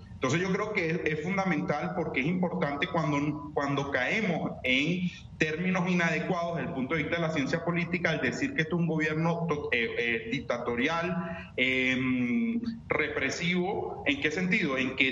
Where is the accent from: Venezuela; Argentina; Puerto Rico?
Venezuela; Es mi preocupación como latinoamericano, más mi preocupación como venezolano.